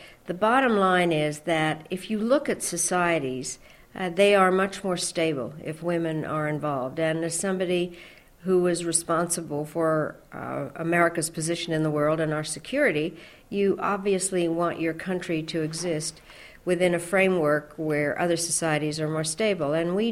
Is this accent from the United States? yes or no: yes; United States; So being an American, I decided we had to form a caucus.